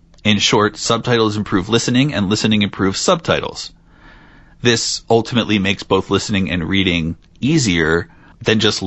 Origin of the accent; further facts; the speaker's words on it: United States; I am lazy and I'm American.